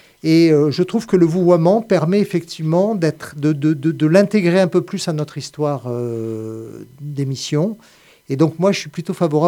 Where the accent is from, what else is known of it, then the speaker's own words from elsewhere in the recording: Avignon, Provence-Alpes-Côte d'Azur, France; now in Montpellier, France; Alors j'ai grandi à Avignon, effectivement, et j'arrive à Montpellier en 1988.